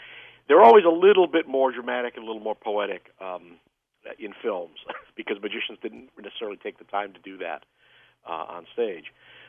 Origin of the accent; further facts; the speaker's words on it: Chicago, Illinois, United States; Oh, well, I was a kid performer in Chicago. I grew up in Chicago, and there was a great magic shop in Chicago and great magicians.